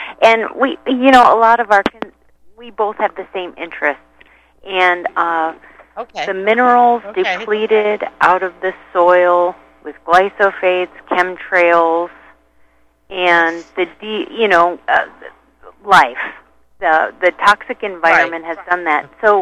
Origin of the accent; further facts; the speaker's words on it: Chicago, Illinois, United States; moved away; I grew up in the Midwest in Chicago, so growing food out here is just a joy because it's not as pleasant in Chicago.